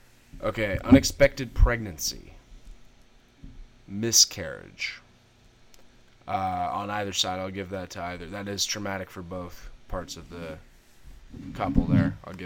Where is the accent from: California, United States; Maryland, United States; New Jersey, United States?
California, United States; I grew up in California, at least. It was normal for us to have major fires every year.